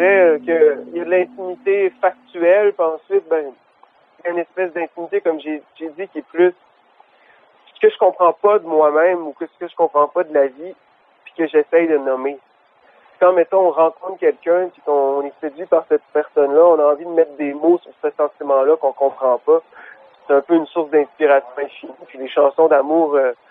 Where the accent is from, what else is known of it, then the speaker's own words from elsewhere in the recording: Quebec City, Quebec, Canada; now in Montreal, Canada; Moi, je suis de Québec.